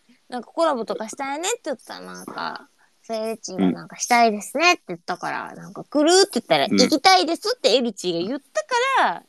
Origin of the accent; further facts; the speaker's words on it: Kansai, Japan; 私関西人なんで。改めて言うことでもないですけど。